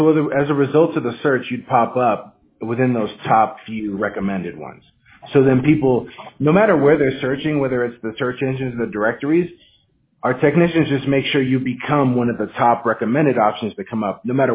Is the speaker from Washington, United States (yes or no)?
yes; Washington, United States; Yeah, I'm from Washington State, so I'm used to the cold, like really cold.